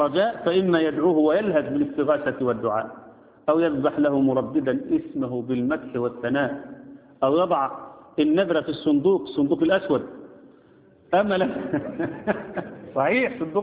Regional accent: Egypt; يعني احنا جايز الناس عندنا في مصر بدات تفوق شويه

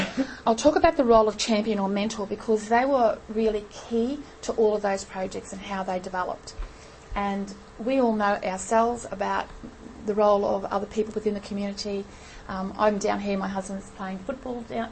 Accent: Innisfail, Queensland, Australia; I'm not even Queensland, I don't think. I'm from Cairns, from Innisfail, around those areas there, and that's where our relationship lies

